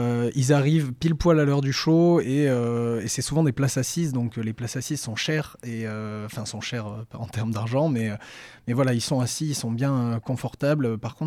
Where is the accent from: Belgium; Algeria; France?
France; Bordeaux, Nouvelle-Aquitaine; parce que déjà on est de Bordeaux, on a créé le groupe en tant qu'étudiant